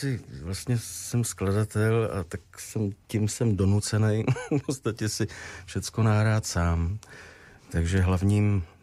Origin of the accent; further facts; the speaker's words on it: Plzeň, Plzeň Region, Czechia; jsem z Plzně muzikant.